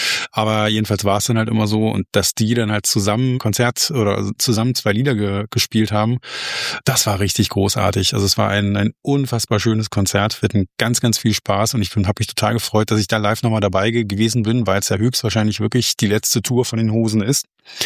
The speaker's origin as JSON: {"language": "German", "region": "Berlin", "country": "Germany", "said": "Freund und ich, wir kommen ja beide aus Berlin"}